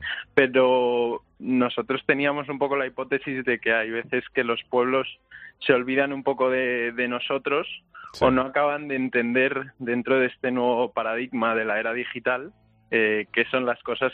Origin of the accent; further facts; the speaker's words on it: Quesada, Andalusia, Spain; Pues yo justo mañana me voy a mi pueblo, a Quesada, en Jaén.